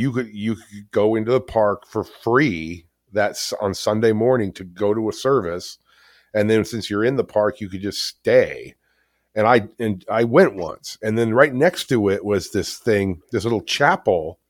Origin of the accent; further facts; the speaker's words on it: California, United States; Add that to the list of being lucky and growing up in Orange County on our street or whatever else.